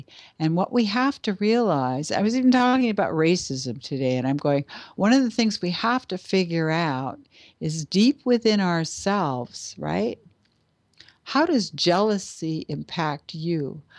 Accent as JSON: {"language": "English", "country": "Canada", "said": "I'm Canadian, not American, and I'm not always familiar with the Constitution."}